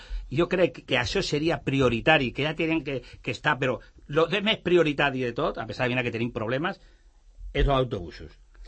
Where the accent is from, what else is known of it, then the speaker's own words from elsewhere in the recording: Sant Cugat del Vallès, Catalonia, Spain; tots som de Sant Cugat, no?